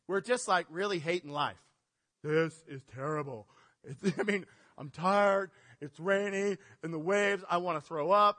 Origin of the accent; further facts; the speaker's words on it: Nikiski, Alaska, United States; I was a commercial fisherman growing up in Nikiski.